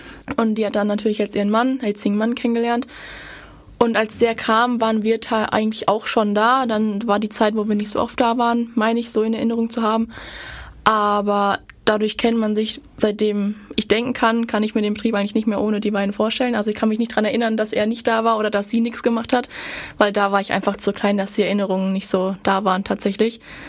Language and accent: German; Wickede, North Rhine-Westphalia, Germany; Ja, also ich komme aus Wickede, in der Nähe von Werl, das kennen glaube ich die meisten, oder auch im Kreis Soest. Kleines, etwas größeres Örtchen, sag ich mal.